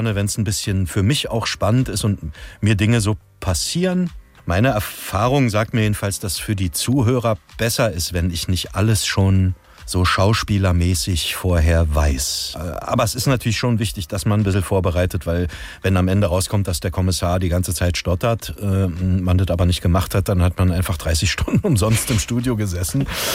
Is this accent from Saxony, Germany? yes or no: no; Berlin, Germany; accent: Berlin; Oder ich bin Berliner, das hört man ja auch.